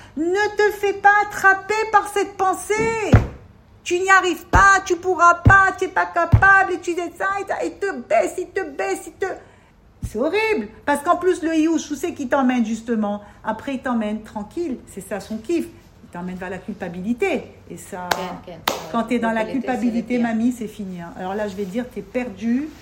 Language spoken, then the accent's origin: French; France; On vient de France, on ne connaît pas.